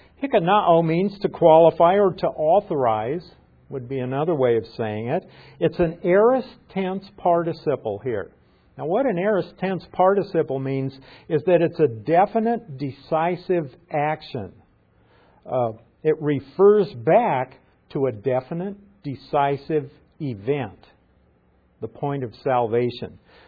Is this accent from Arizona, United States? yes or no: no; Nebraska, United States; I'm from Nebraska, so I use Warren Buffett as an example. Everybody in Nebraska knows who he is